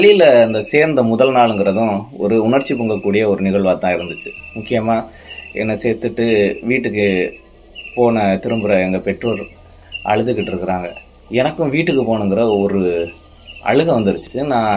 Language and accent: Tamil; Shanmuganathapuram, Tamil Nadu, India; என்னோட சொந்த ஊர் புதுக்கோட்டை மாவட்டம் சண்முகநாதபுரம். அங்கே தான் நான் பிறந்தேன்.